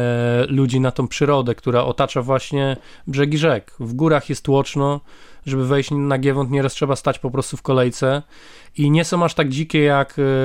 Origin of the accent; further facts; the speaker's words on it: Nakło nad Notecią, Kuyavian-Pomeranian Voivodeship, Poland; No ja szczerze mówiąc to pochodzę z Nakła nad Notecią i zawsze bliska była mi Noteć.